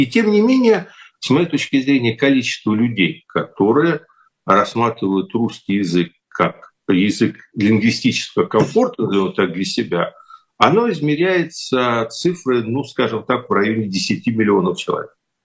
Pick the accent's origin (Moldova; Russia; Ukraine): Ukraine; Kyiv; ну и всё-таки я киевлянин, поэтому я это чувствую